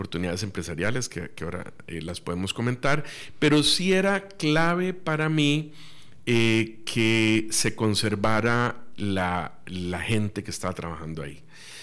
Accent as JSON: {"language": "Spanish", "country": "Costa Rica", "said": "Es decir, digamos, como costarricense, digamos que hubo un sentimiento cívico ahí"}